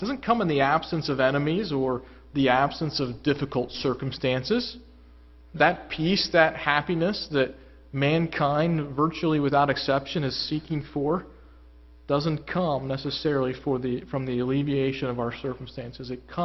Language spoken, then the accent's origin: English; Illinois, United States; I grew up in Illinois, and probably half or three quarters of the men in the church were in some way connected to agriculture.